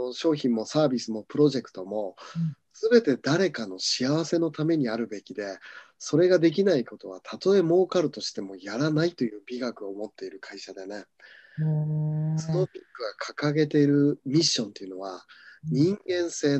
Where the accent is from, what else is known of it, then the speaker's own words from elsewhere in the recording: Niigata, Japan; 僕の生まれ故郷の新潟のこの燕三条っていうところ